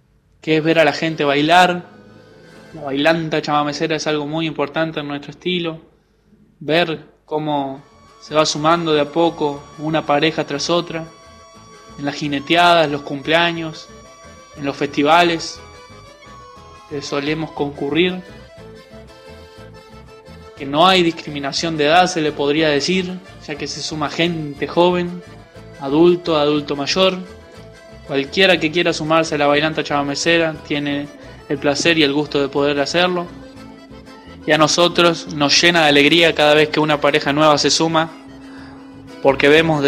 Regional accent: Herrera, Entre Ríos, Argentina; soy de Herrera, un pueblito pegadito al Palacio San José, en donde comencé mi vida musical

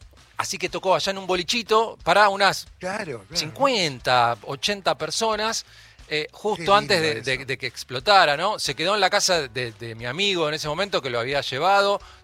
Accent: General Madariaga, Buenos Aires Province, Argentina; mi pueblo, cuando digo mi pueblo hablo de General Madariaga, que es una ciudad en realidad de ahora 20.000 habitantes

